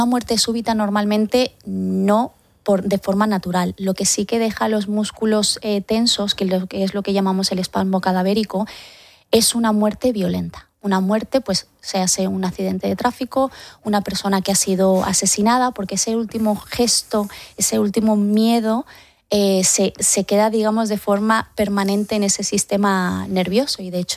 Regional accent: Andalusia, Spain; now in Madrid, Spain; yo soy andaluza y para nosotros pues eso, ese funeral también es un último acto social.

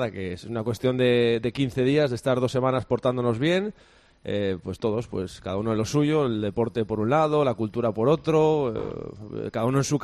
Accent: Pola de Lena, Asturias, Spain; déjame aprovechar de hacer un Víctor de saludar a la gente de mi pueblo, de Pola de Elena, que hoy tendrían que empezar las fiestas.

